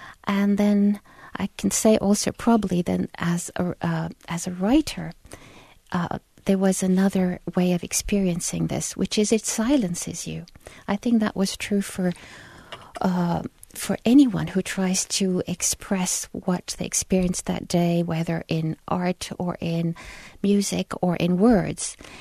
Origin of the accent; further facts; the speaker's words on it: United States; I experienced it first as an American mother and then as a Muslim other.